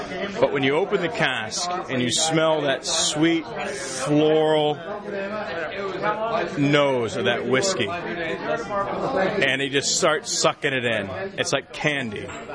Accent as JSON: {"language": "English", "country": "United States", "said": "And to me, as an American, I thought to myself, why couldn't I have that experience back in the United States?"}